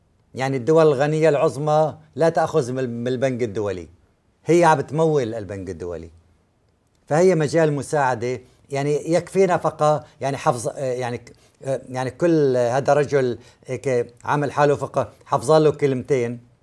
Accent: Syria; عندنا بسوريا أنا أخذت فرضا من زميلي 1,000,000 ليرة سورية بعام 2000

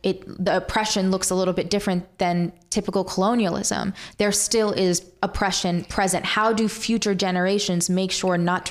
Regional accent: Libya; I'm from Libya

